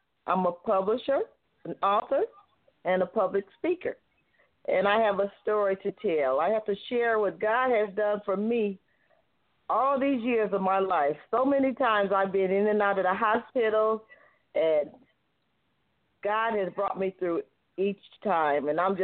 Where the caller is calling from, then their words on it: Katy, Texas, United States; Well, I'm calling from Katy, Texas.